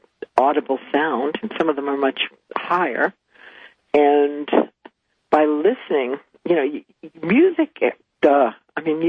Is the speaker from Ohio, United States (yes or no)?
no; Long Island, New York, United States; Because where I grew up on Long Island, New York, you could never try too hard.